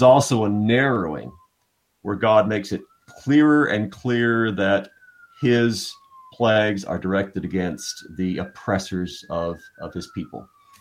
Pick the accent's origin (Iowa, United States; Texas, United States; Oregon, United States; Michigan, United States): Texas, United States; I grew up in Texas